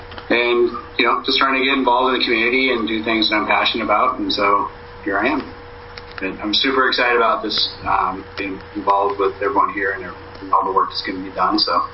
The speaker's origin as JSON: {"language": "English", "region": "Oregon", "country": "United States", "tie": "born or raised there", "said": "But prior to that, I grew up in Southern Oregon and came up to Corvallis and went to Oregon State, majored in history"}